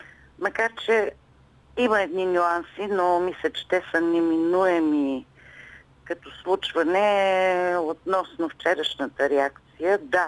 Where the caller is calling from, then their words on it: Pleven, Pleven Province, Bulgaria; от Плевен.